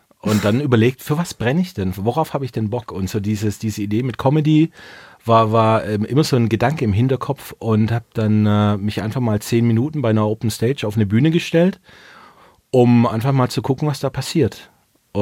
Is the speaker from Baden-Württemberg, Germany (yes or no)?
yes; Baden-Württemberg, Germany; als Schwabe